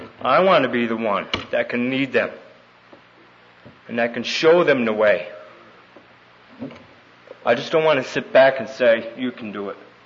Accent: Torrington, Connecticut, United States; I'm from Connecticut in Winston, Torrington. You may not have heard of it. Torrington.

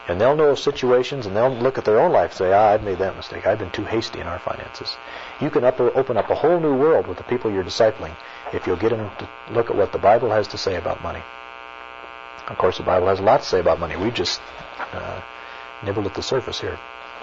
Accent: Iowa, United States; Where I grew up in Iowa, there were a kind of a family of farmers

